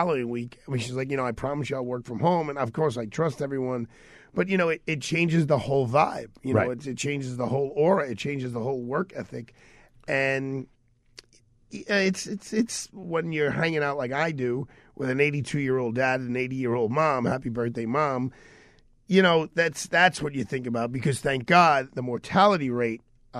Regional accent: New York, United States; Now, as a New Yorker, I'm like, well, the lumber price is going up because every gosh darn building in Manhattan was boarded up for the election and all that.

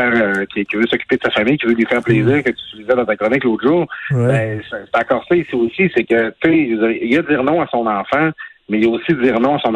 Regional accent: Quebec, Canada; dans ma région natale, sur le Lac-Saint-Jean

